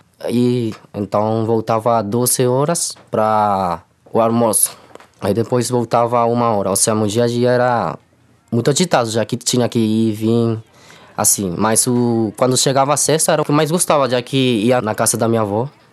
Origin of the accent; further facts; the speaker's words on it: Maturín, Monagas, Venezuela; Portuguese is a second language; tenho 16 anos de idade. Eu venho da Venezuela, estado Monagas, município Maturín.